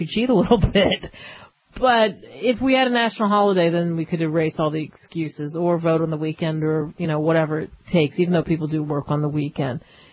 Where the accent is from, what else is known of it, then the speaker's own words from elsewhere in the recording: New Jersey, United States; also born or lived in Philadelphia; Listen, I grew up in New Jersey, Philadelphia.